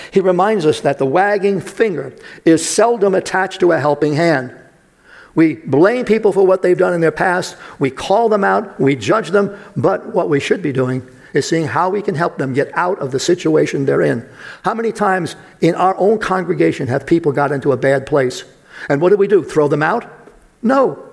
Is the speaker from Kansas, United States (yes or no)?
no; Brooklyn, New York, United States; But I got to tell you, growing up in Brooklyn, it was the same way.